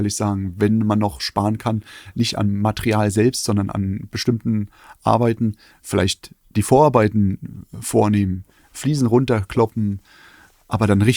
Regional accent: eastern Germany, Germany; Gut, ich komme aus dem Osten.

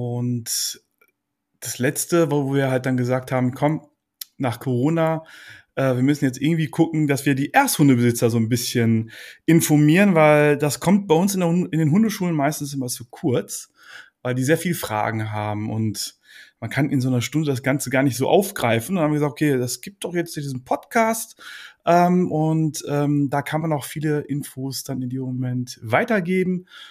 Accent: Bad Salzuflen, North Rhine-Westphalia, Germany; also ich komme aus dem Raum Bielefeld, also Bad Sassuffeln.

